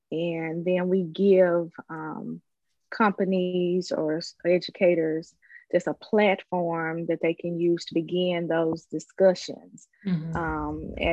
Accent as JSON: {"language": "English", "town": "Orange Mound", "region": "Tennessee", "country": "United States", "tie": "born or raised there", "said": "My sister as well, when she tells people that we grew up in Orange Mound, you know, the first African-American community in the United States."}